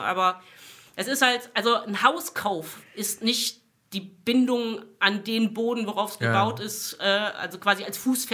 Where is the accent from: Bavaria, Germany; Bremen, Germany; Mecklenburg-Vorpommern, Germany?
Bremen, Germany; also born or lived in Indonesia; ich bin ja in Bremen geboren und die ersten Jahre dort aufgewachsen.